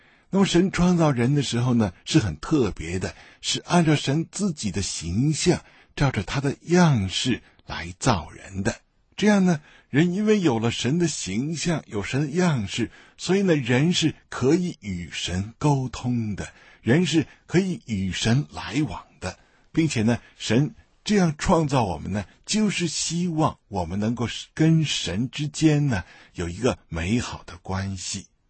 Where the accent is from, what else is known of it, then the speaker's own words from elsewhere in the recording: Beijing, China; now in Australia; 我自己呢是在北京出生北京长大的，所以我对自己的同胞呢也有一份特别的感情。后来呢1989年的时候，我有机会来到澳大利亚，在这边呢受了神学的训练。